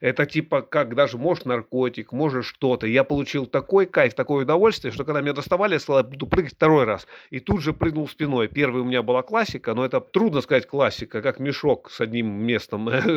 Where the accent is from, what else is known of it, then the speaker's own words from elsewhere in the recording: Chelyabinsk, Chelyabinsk Oblast, Russia; moved away as an adult; now in Moscow, Russia; 22 или 23 года назад, я приехал в Москву, как и все понаехали. Я приехал с Урала, с города Челябинска.